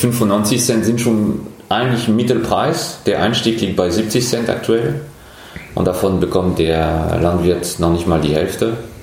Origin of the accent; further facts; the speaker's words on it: France; German is a second language; moved away as an adult; now in Germany; ich bin Franzose, ich bin 44. Ich wohne und lebe in Deutschland seit 20 Jahren. Das heißt, ich bin in Frankreich geboren, bin in Frankreich aufgewachsen, habe dort studiert.